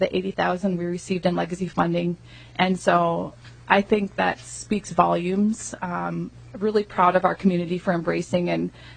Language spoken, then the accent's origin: English; Avon, Minnesota, United States; I am from Avon, Minnesota, and grew up in a family of seven, and just really embrace the hometown, homegrown feel